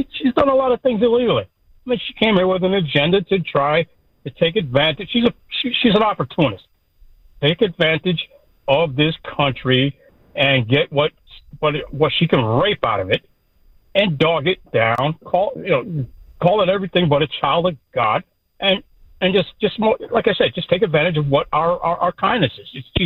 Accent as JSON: {"language": "English", "town": "Saratoga Springs", "region": "New York", "country": "United States", "tie": "born or raised there", "said": "I'm born and raised in Saratoga Springs, New York. As a Black American, I'm an American."}